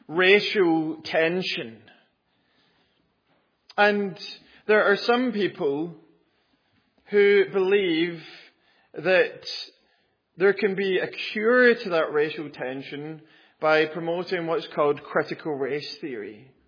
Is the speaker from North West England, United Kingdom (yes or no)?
no; Wales, United Kingdom; The last revival in my home country of Wales was in 1904.